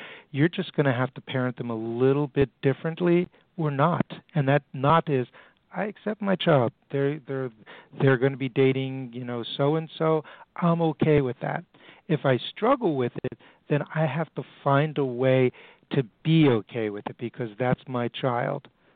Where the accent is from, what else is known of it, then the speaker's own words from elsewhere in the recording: New York City, New York, United States; I'm from New York City here